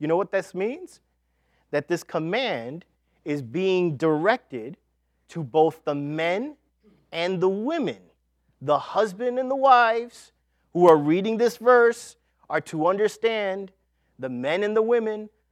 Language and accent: English; New York City, New York, United States; So I grew up in New York City.